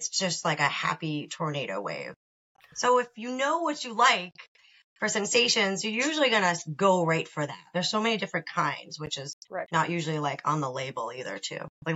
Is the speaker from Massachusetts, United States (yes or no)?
yes; Massachusetts, United States; I'm originally from Mass.